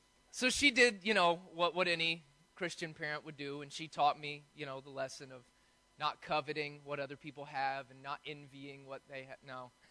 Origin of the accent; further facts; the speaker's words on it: United States; it was G.I. Joe for me growing up in the States anyways.